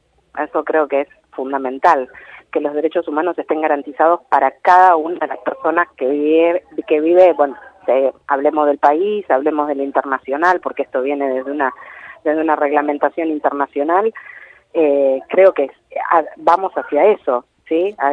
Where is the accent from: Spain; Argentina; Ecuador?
Argentina; y nosotros somos argentinos, sí, y pero... andamos por el mundo.